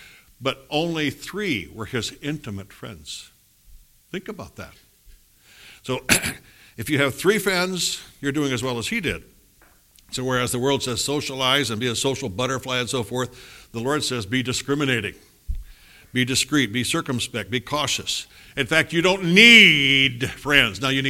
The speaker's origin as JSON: {"language": "English", "region": "South Dakota", "country": "United States", "tie": "born or raised there", "said": "I was raised in South Dakota on a farm."}